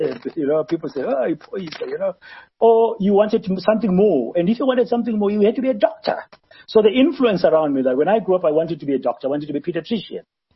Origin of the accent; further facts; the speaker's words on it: Soweto, Gauteng, South Africa; So I walked in there and said, hi, I'm from Soweto.